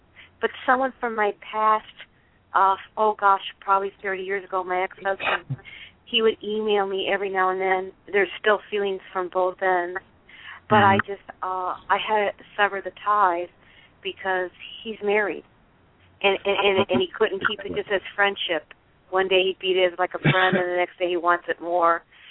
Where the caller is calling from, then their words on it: Florida, United States; I'm calling from Florida.